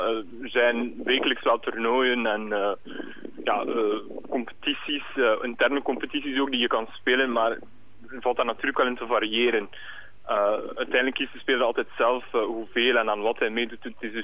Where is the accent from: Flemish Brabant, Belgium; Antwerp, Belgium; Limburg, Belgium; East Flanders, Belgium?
East Flanders, Belgium; Oudenaarde; In Oudenaarde is er, ik ben zelf van Oudenaarde